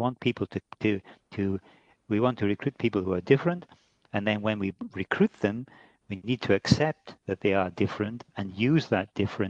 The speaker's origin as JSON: {"language": "English", "region": "Scotland", "country": "United Kingdom", "said": "because I'm Scottish, when I'm back in Scotland"}